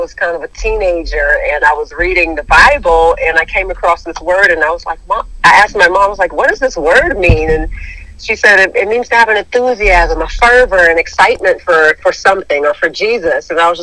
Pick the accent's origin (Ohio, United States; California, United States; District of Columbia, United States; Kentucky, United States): California, United States; also born or lived in Denver, Colorado; I was born in the heart of L.A., the Martin Luther King Hospital.